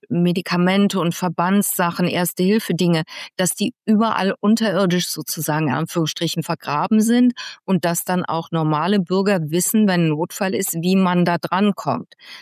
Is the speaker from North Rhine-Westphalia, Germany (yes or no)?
yes; Mönchengladbach, North Rhine-Westphalia, Germany; In Mönchengladbach, wo ich aufgewachsen bin, da weiß ich noch, im Parkhaus gab es so Betten oben an der Decke